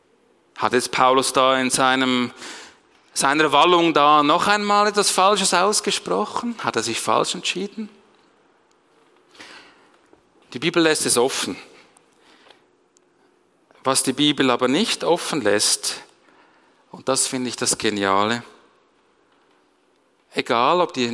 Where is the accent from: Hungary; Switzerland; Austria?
Switzerland; Als Schweizer würde ich doch sagen, wenn du die Freiheit wählen kannst und die Gefangenschaft, dann wählst du logischerweise die Freiheit.